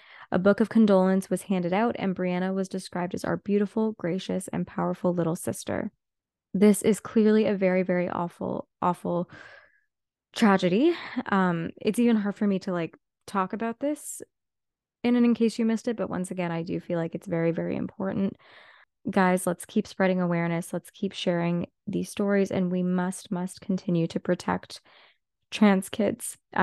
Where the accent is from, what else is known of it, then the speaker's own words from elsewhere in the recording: Whitby, Ontario, Canada; But growing up in Whitby, it was, you know, you're friends with the people you're going to be around and you can't control that.